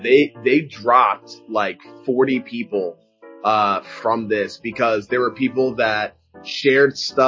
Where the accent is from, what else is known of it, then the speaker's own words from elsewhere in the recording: Jamaica; As a Jamaican, you know, being surrounded by, you know, people of all these different cultures and ethnicities